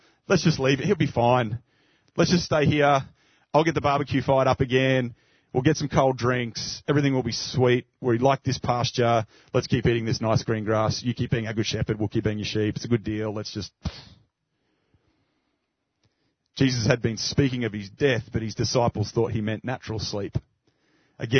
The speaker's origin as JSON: {"language": "English", "country": "Australia", "said": "It might be because I'm Australian, but I read this in a particular way"}